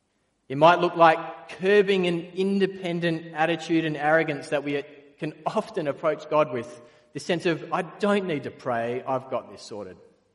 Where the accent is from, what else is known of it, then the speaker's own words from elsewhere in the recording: Perth, Western Australia, Australia; In the 1980s, growing up in Perth, blackouts happened several times in winter, every winter.